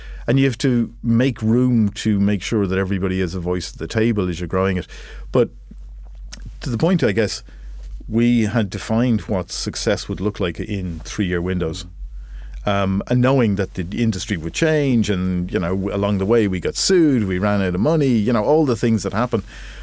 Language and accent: English; Ireland; So being Irish helps, because we're actually very friendly and people tend to give us the benefit of the doubt.